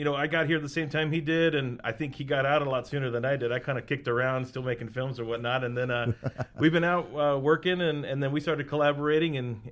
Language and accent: English; Pearsall, Texas, United States; also born or lived in Uvalde, Texas; Well, I was born in Uvalde, which is in West Texas, and then I was raised in Pearsall, Texas, in the south part.